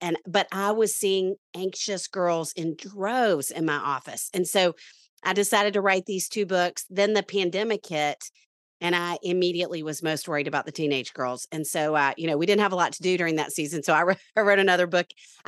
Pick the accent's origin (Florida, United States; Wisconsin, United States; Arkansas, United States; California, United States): Arkansas, United States; Little Rock; moved away as an adult; now in Nashville, United States; And I'm from Little Rock, Arkansas originally, and I moved to Nashville to go to grad school at Vanderbilt